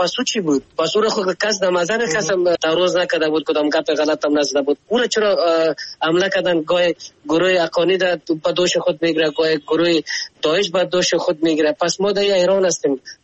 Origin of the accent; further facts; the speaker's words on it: Afghanistan; ما خو افغان هستیم،